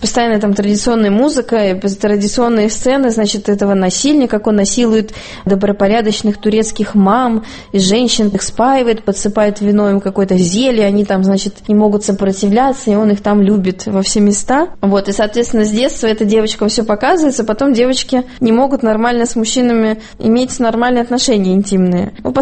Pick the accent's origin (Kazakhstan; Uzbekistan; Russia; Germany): Russia; Caucasus; Всегда говорю, что я с Кавказа, Кавказия, да.